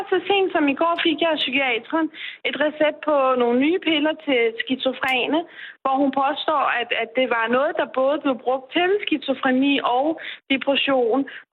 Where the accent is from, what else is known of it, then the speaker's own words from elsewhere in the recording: Iran; Danish is a second language; jeg kommer jo fra Mellemøsten, jeg er iraner